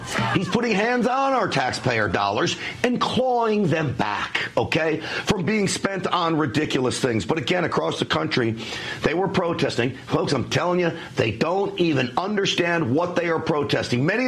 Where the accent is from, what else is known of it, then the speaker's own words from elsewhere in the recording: Texas, United States; from my home state of Texas, where there were many of these protests.